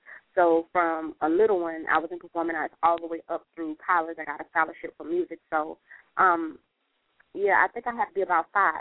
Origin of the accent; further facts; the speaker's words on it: Florida, United States; Well, let me tell you, around my way, a lot of times, just on the block, what we call on the block, I'm from Florida